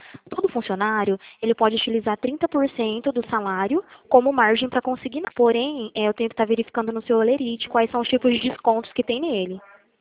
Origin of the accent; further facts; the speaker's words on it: Presidente Prudente, São Paulo, Brazil; Eu sou aqui de Presidente Prudente, tá?